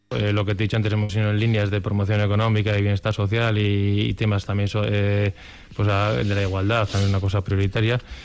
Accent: Ayala, Basque Country, Spain; También tenemos mucha relación con Vitoria, pero bueno, pues estamos como en la mitad. Y bueno, pues por eso somos especiales, los de Ayala.

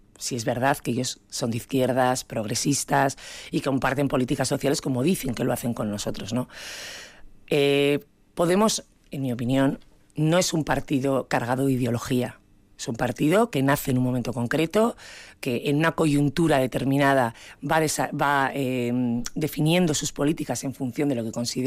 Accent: Basque Country, Spain; yo también soy vasca

